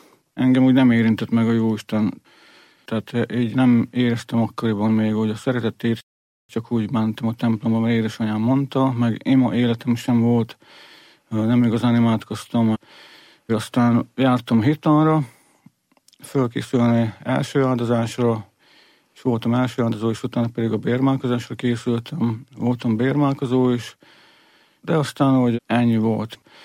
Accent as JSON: {"language": "Hungarian", "region": "Borsod-Abaúj-Zemplén", "country": "Hungary", "said": "Borsodabói Zemplénből származom"}